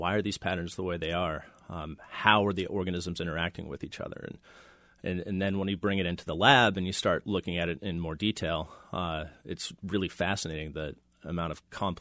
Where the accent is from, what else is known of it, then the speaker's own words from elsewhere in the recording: Washington, United States; Well, you know, I grew up in Washington State, so I actually never saw fireflies until I went to grad school.